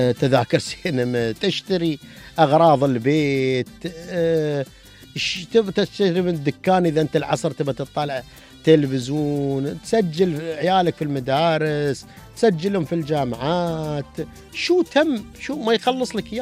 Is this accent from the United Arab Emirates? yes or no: yes; Dubai, United Arab Emirates; نحن من دبي، نحن لنا الفخر نكون من دبي ومن الإمارات،